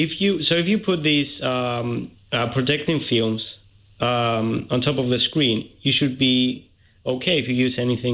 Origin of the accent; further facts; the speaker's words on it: Cyprus; English is a second language; Because I'm from Cyprus, actually.